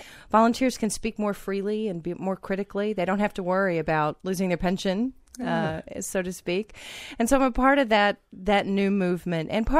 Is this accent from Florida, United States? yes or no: no; Kentucky, United States; I'm originally from Kentucky, and you will hear that at some point in my voice.